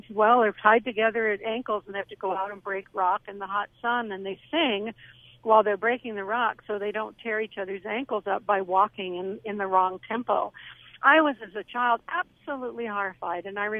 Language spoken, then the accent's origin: English; California, United States; and also being a Californian, a lot of this was happening in the South and Southeast.